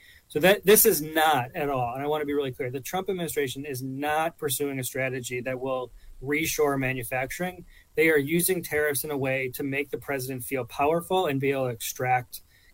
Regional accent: Wisconsin, United States; You know, in my home state of Wisconsin, there are a lot of communities that were devastated by the plant closing.

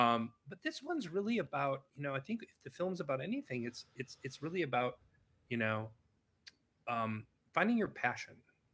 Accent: Wisconsin, United States; I say us because I'm born and raised in Wisconsin and have been a Packer fan since I could remember my first word

